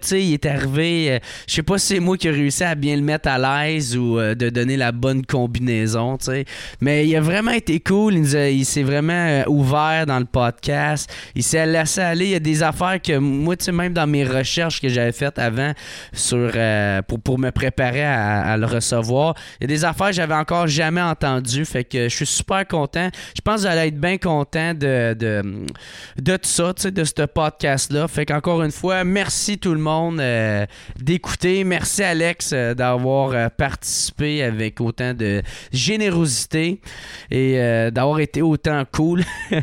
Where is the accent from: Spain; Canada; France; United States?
Canada; Gatineau, Quebec; ça va être pendant le festival Transistor à Gatineau. Fait que très content dans mon patelin.